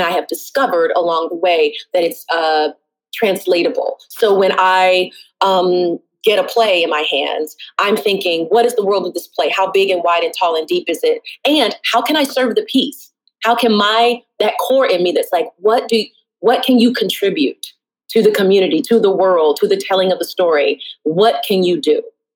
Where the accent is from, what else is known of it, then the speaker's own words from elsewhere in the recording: the South, United States; I mean, I'm born and raised in the South